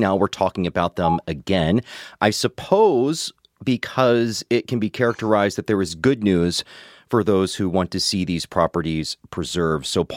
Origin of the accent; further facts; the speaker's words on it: Kentucky, United States; Well, I'm from Kentucky, so let's go with that one.